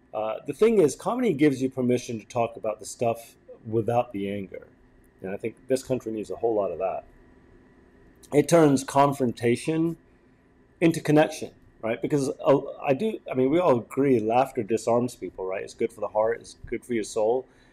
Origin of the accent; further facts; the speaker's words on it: England, United Kingdom; born there; Look, buddy, I was born in England.